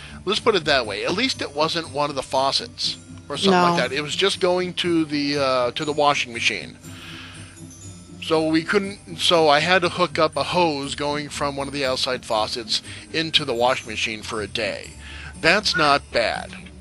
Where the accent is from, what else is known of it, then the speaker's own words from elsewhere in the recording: New Hampshire, United States; But yeah, people in my home state of New Hampshire right now really getting pummeled.